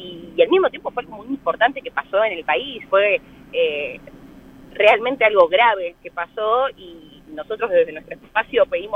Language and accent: Spanish; La Plata, Buenos Aires Province, Argentina; Soy platense, pero me gusta mucho mi ciudad porque hay muchos platenses que prácticamente no conocen su ciudad.